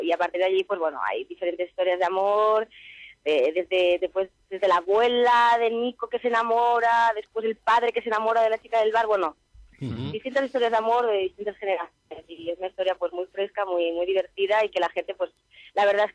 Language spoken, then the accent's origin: Spanish; Barcelona, Catalonia, Spain; soy de Barcelona y los tengo todos allí